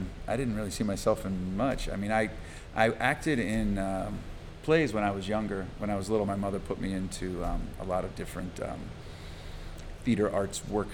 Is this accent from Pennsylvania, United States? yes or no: yes; Pittsburgh, Pennsylvania, United States; from Pittsburgh.